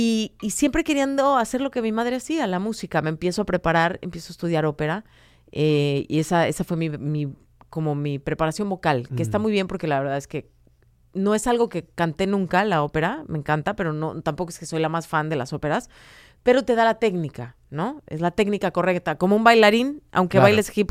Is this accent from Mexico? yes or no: yes; Acapulco, Guerrero, Mexico; Y crecimos en mucho en Acapulco